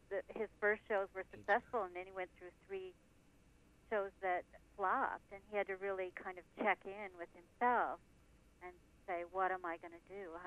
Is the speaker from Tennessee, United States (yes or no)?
no; Madison, Wisconsin, United States; also born or lived in Iowa; I'm from Madison, Wisconsin. My husband and I were living in Iowa at the time